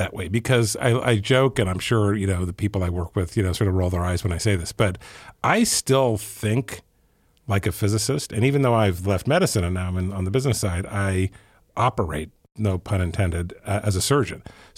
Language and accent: English; Ethiopia; I grew up in Ethiopia and he was the first cardiologist there.